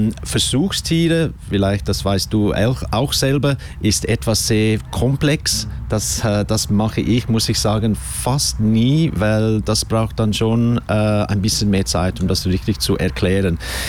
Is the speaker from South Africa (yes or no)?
yes; South Africa; ich komme ursprünglich aus Südafrika